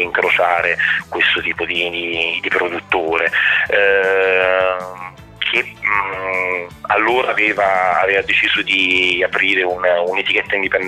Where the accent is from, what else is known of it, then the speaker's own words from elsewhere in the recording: Naples, Campania, Italy; moved away as an adult; now in Bologna, Italy; io sono nato a Napoli e ho abitato a Napoli per un sacco di anni, praticamente fino alla fine delle scuole, e poi mi sono trasferito a Bologna per studiare al RAMS, e ci sono rimasto.